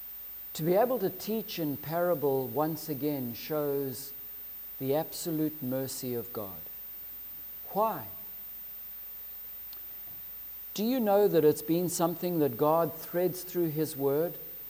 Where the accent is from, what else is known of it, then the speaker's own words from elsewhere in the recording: Zimbabwe; I remember growing up in Zimbabwe, I had the fortune or misfortune of growing up, and on our farm we grew tobacco, Virginia.